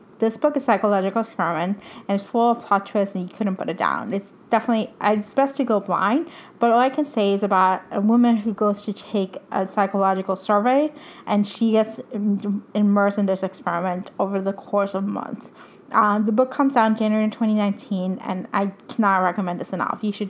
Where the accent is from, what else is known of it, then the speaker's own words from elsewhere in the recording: Puerto Rico; I grew up in Puerto Rico, but I grew up around the exile community in Cuba.